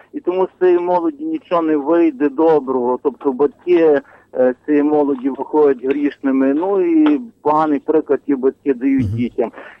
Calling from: Lviv, Lviv Oblast, Ukraine; богослов місто Львів.

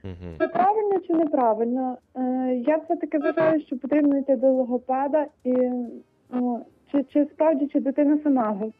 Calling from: Kamianets-Podilskyi, Khmelnytskyi Oblast, Ukraine; я з Кам'янця Подільського, я мати синочка, якому 6 років.

